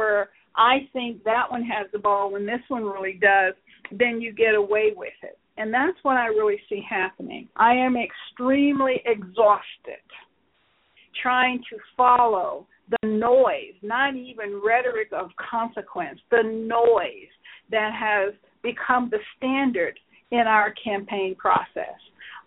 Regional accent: United States; I call out to you as an American person

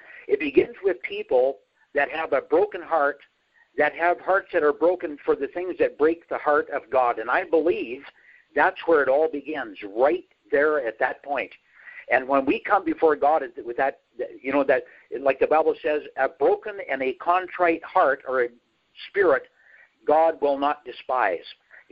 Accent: Canada; I grew up in Canada in a very extremely socialistic family, okay?

